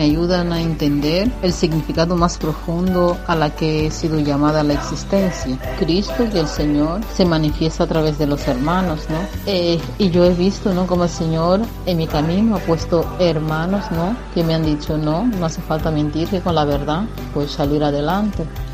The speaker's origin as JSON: {"language": "Spanish", "country": "Angola", "moved": "yes", "lives_now": "Tenerife, Spain", "said": "soy de Angola. Llevo viviendo ya aquí en España, concretamente en Tenerife, 22 años. Vivo mi fe en la parroquia Nuestra Señora de la Encarnación."}